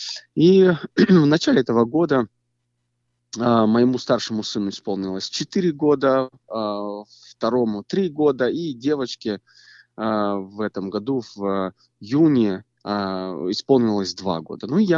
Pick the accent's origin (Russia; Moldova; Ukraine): Moldova; так как мы с родом с Молдавии